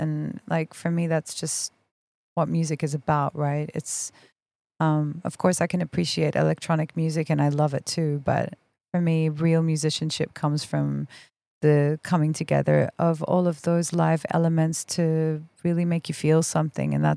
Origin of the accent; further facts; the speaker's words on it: Australia; first language Farsi; English is a second language; also born or lived in Belgium; I was born in Belgium, mm-hmm. and I grew up in Australia. And like, yes, definitely it's good to have a strong command of the English language. But then also on the other hand, my Farsi isn't great, which is my mother tongue.